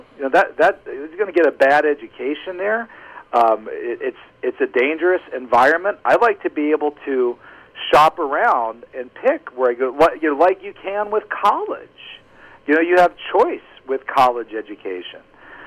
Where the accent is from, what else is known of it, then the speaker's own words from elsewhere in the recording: Pennsylvania, United States; Indiana, your home state, Pennsylvania, my home state